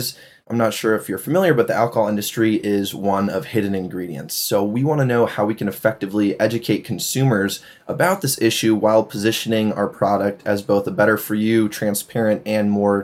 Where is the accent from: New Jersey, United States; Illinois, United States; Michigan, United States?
Illinois, United States; Glenview; I'm from Glenview, Illinois, which is just outside of Chicago.